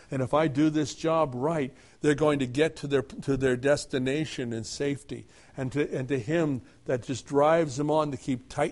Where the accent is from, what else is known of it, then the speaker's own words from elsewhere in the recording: Cincinnati, Ohio, United States; I grew up in Cincinnati.